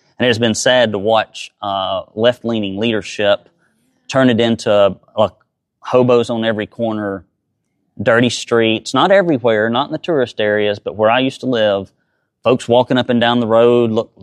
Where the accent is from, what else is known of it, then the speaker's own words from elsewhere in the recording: Alabama, United States; We lived in like this little shanty area of just abject Appalachian poverty. And so that's where I grew up in Alabama.